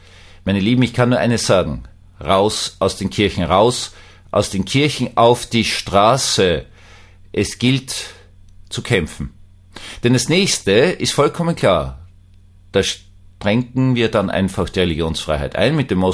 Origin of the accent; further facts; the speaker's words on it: Vienna, Austria; Jetzt sage ich Ihnen als Österreicher, und ich bin allein schon seit 300 Jahren Wiener, meine Vorfahren sind bereits unter dem Prinzen Eugen nach Wien gekommen, haben bei den Türkenkriegen mitgespielt